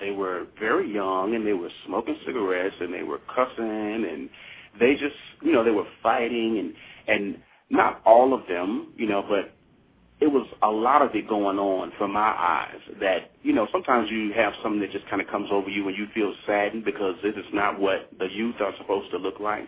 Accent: Memphis, Tennessee, United States; So I got I began doing that when I was in Memphis. That's my hometown.

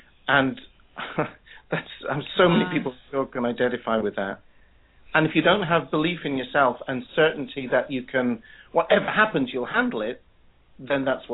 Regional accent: United Kingdom; the weather, of course. We're British, after all.

